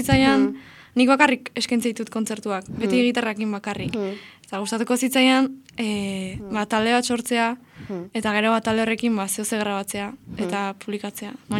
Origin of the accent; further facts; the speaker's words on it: Lasarte, Basque Country, Spain; born there; now in Vitoria-Gasteiz, Spain; 21 urte ditut eta Lasarte horian jaio nintzen. Eta, bueno, azken lau urtetan Gasteizen bizi naiz astean zehar, hemen ikasten detelako.